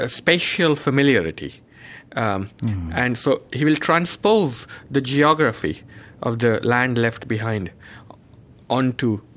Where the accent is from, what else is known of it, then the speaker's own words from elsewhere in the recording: India; But growing up in India, we had very few electronic goodies, for example.